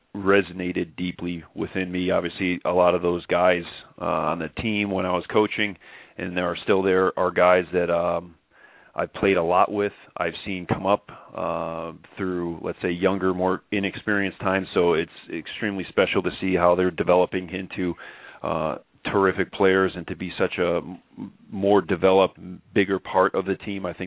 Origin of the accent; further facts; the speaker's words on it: Chicago, Illinois, United States; We met each other when he was from Hawaii and I was from Chicago